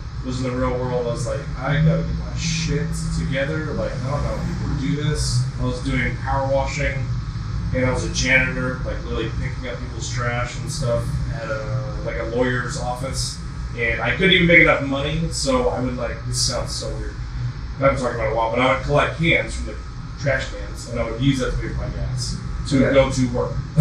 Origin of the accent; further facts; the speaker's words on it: California, United States; Amarillo? No, I'm from California originally.